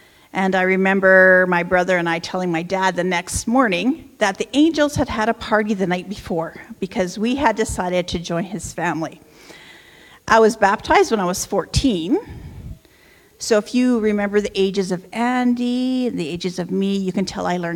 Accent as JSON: {"language": "English", "town": "Peace River", "region": "Alberta", "country": "Canada", "tie": "born or raised there", "said": "I'm a pastor's kid, and I was born in Peace River when my parents were the pastor couple at Grimshaw Alliance Church. When I'm asked where is home, I usually just say Alberta, because we moved around a lot."}